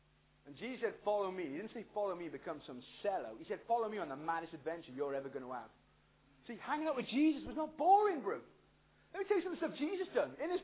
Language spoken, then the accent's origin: English; Pontypool, Wales, United Kingdom; When I grew up in Pontypool, right